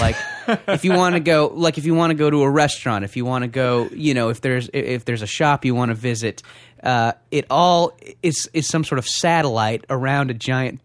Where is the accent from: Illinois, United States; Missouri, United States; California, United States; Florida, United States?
California, United States; I grew up in Orange County, lived there pretty much all my life, and then I went to school in Santa Cruz with Jesse, and then I moved to L.A. after the graduation.